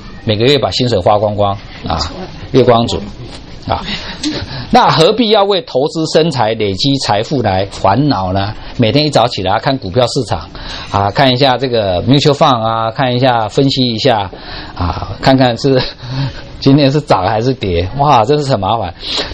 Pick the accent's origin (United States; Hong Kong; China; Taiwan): Taiwan; 我们台湾话 开车叫塞车啊